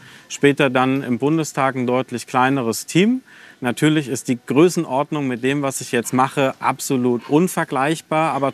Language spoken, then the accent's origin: German; Giessen, Hesse, Germany; born there; Mein Bruder und ich, wir sind beide in Gießen geboren.